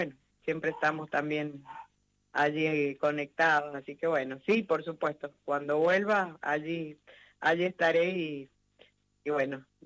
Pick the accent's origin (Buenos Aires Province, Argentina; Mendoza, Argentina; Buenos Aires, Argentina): Mendoza, Argentina; San Rafael; Y en San Rafael, de donde soy oriunda, allí se la declaró patrimonio cultural.